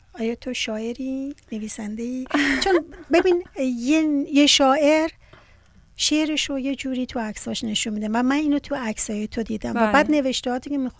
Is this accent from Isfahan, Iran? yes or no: no; Kerman, Iran; چون من کرمانی هستم